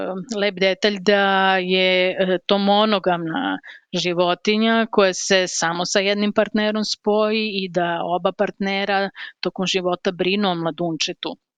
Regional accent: Belgrade, Serbia; born there; ja rođena sam u Beogradu i meni je Beograd ostao u srcu i volim Kalemegdan, a opet provodila sam letnje i zimske raspuste u vikendici mojih roditelja na Zlataru

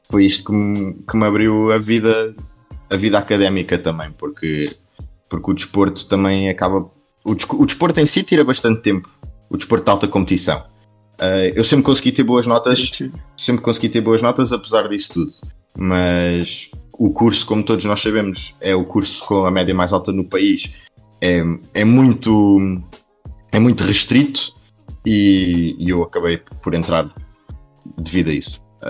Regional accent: Portugal; eu enquanto português e o Álvaro enquanto português

